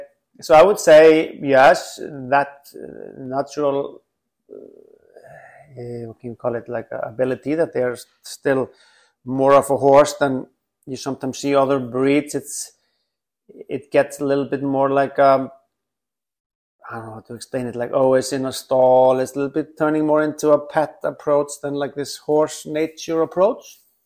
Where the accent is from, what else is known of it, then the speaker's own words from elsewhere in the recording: Iceland; moved away as an adult; now in United States; I moved away from Iceland. It's kind of classic, right? So, like, it was just a, you know, home for me, obviously, as a kid and young man. And then I moved to the US and lived a long time and started coming back.